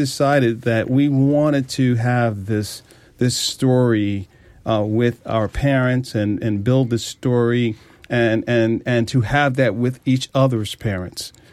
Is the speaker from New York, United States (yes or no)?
yes; Jamaica, New York, United States; I'm from Jamaica, New York.